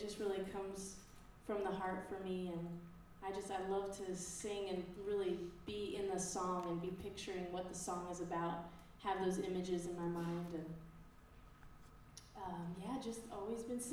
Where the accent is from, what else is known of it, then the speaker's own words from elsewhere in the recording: New England, United States; I grew up in New England, and I soaked all